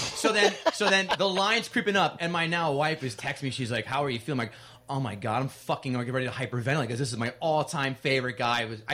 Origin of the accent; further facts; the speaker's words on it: Princeton, New Jersey, United States; I grew up in Princeton, and I went to Trenton Thunder's games